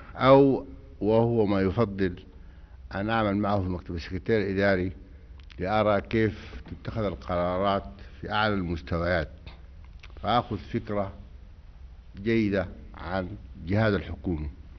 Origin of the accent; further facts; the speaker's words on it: Sudan; أنا أول سوداني